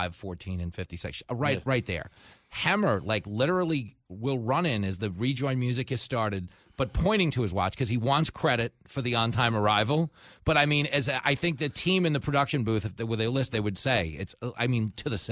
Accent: New York, United States; Look at my hometown of New York, where they just indicted a guy on the subway who was protecting women and children against a zombie attacker.

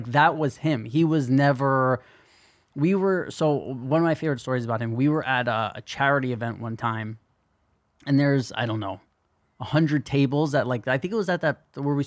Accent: New York City, New York, United States; I'm used to, like, you know, growing up in New York City where people are like, you're a fucking idiot.

